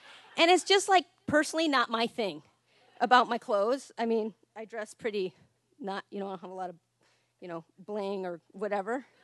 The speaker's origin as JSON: {"language": "English", "country": "United States", "tie": "born or raised there", "said": "Growing up in America, I feel very, you know, privileged."}